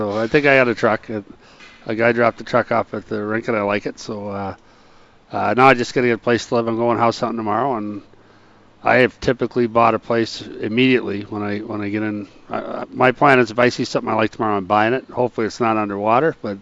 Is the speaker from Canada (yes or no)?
no; Edina, Minnesota, United States; So I grew up in Minnesota, and everyone... I grew up in Edina, and it's an affluent suburb, and everyone's like, oh, rich kid from Edina.